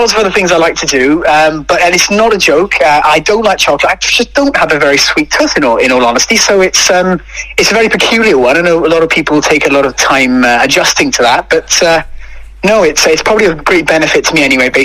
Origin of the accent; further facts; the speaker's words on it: Ebbw Vale, Wales, United Kingdom; also born or lived in Abergavenny; I was brought up in Ebwy Vale. I lived in Abergavenny for a while